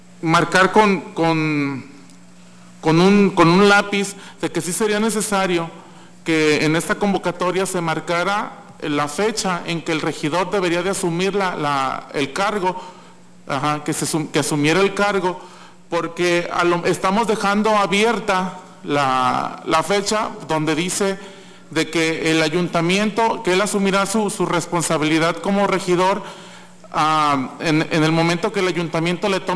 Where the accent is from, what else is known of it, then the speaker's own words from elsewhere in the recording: San Blas, Nayarit, Mexico; yo soy del municipio de San Blas y de hecho mi domicilio es en la primera demarcación territorial